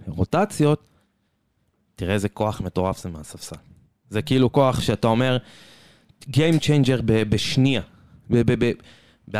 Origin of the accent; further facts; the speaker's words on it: Petah Tikva, Central District, Israel; אני מפתח תקווה